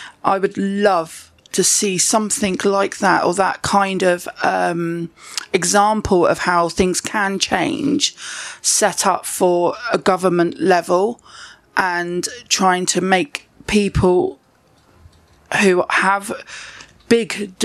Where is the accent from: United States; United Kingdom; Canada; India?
United Kingdom; Poole, South West England; I'm from Poole in Dorset.